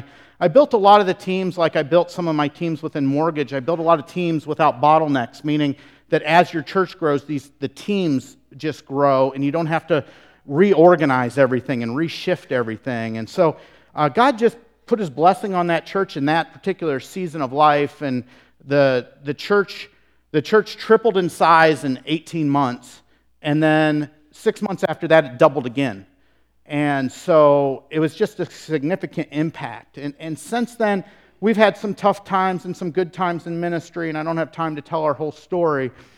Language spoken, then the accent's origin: English; Indiana, United States; also born or lived in Tampa, United States / Southern California, United States; So we lived in a lot of different places, but we spent some of my youth growing up in the Midwest in Indiana, near the Fort Wayne area, and that sort of thing, and then also Tampa, Florida, we planted a church.